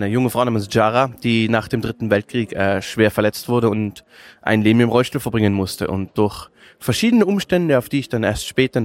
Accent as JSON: {"language": "German", "town": "Innsbruck", "region": "Tyrol", "country": "Austria", "said": "Ich komme aus Österreich, Innsbruck, Tirol. Hört man vermutlich an meinem Krrr."}